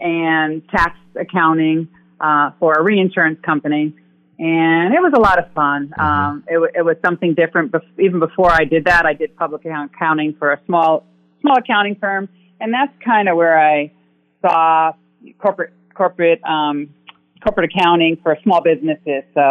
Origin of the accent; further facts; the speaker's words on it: Stamford, Connecticut, United States; also born or lived in Weston; Yeah, I was there a long time. Yeah. I was born and raised in Stamford.